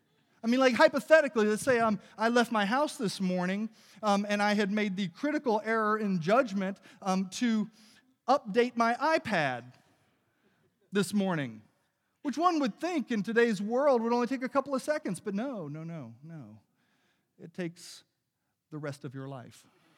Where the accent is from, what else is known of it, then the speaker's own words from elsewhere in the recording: the South, United States; Like, I grew up in the South, and everyone in the South always forgave everyone, right?